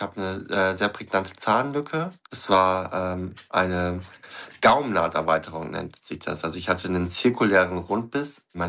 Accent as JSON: {"language": "German", "region": "Lower Saxony", "country": "Germany", "said": "Ich komme aus Ostfriesland"}